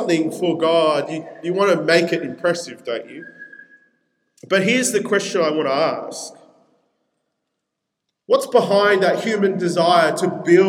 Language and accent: English; Peru; In my hometown of Peru, you go to Machu Picchu, it's a city in the mountains.